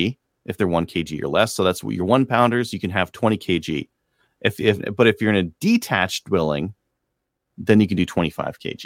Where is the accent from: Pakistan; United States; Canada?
Canada; because I'm Canadian, you know, heck with us.